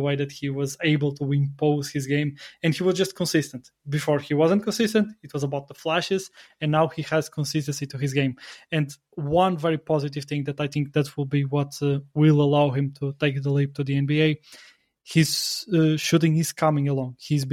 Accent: Portugal; I'm from Portugal.

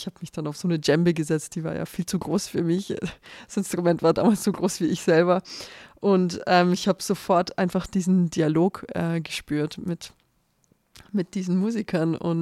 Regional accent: Hof, Bavaria, Germany; Ich komme aus Hof aus Bayern und meine Eltern kommen aus Bulgarien, aber sie haben beide bei den Hofer Symphonikern im Orchester gespielt. Und deswegen bin ich auch in Deutschland geboren.

